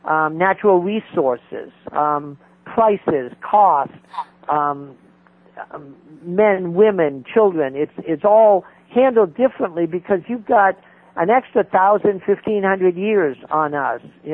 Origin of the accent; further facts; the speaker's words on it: New Hampshire, United States; I'm a Yankee. I'm from New Hampshire, and everything I've ever done has been with the earth in mind.